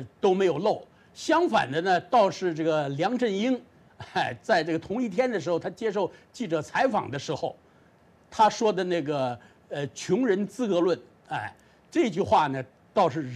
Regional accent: China; moved away; 我觉得我是从大陆出来的了

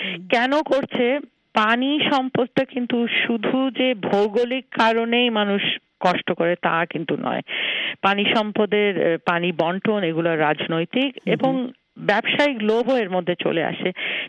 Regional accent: Rajshahi, Rajshahi Division, Bangladesh; আমি ছোটবেলায় কিছুটা রাজশাহীতে বড় হয়েছি। 70-80 দশকে আমি যখন রাজশাহীতে ছিলাম শিক্ষারত

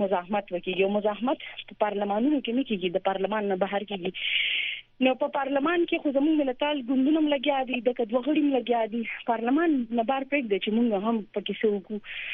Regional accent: Mardan, Khyber Pakhtunkhwa, Pakistan; زه قبایلی نه یم زه د مردان یم

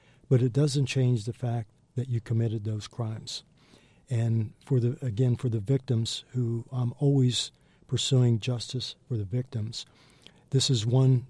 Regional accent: United States; Again, not only as an American, but also for the Liberians.

